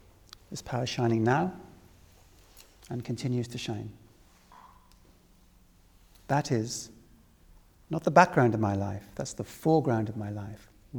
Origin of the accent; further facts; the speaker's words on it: Wales, United Kingdom; born there; now in England; I'm a Welsh boy. I was born in Wales.